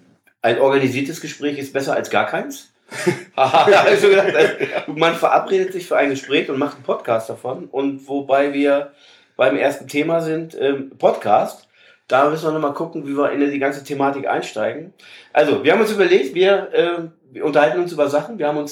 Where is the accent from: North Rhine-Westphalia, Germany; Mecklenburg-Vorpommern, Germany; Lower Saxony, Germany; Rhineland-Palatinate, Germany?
Lower Saxony, Germany; Einbeck; now in Dassel, Germany; Wir sitzen gerade aktuell nicht in Einbeck, wir sitzen in Dassel, wir sitzen bei mir zu Hause. Aber wir kommen aus Einbeck. Wir sind Einbecker Jungs, kann man so sagen.